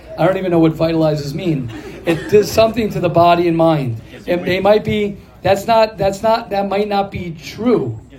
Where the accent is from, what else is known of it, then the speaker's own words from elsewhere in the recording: Israel; I want to stay so, I'm just here from Eretz Yisrael a couple days.